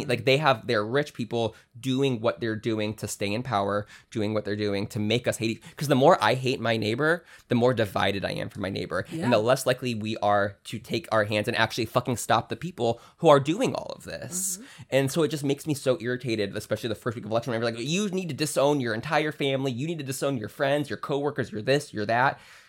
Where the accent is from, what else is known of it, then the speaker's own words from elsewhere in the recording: Ohio, United States; I'm from Ohio. Yeah. I obviously, and I live in Florida.